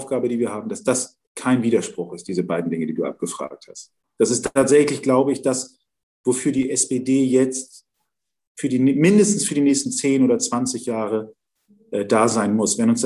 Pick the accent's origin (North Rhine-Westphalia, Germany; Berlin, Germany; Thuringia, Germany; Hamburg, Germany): Hamburg, Germany; Ich bin ja Wilhelmsburger. Ich bin ja in Wilhelmsburg aufgewachsen und so.